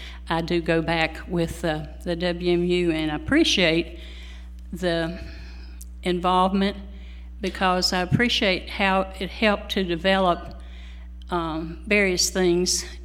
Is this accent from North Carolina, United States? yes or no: no; Roanoke, Virginia, United States; The church that I attended in, or was a member of growing up in Roanoke, Virginia, was a very missions-oriented, missions-involved church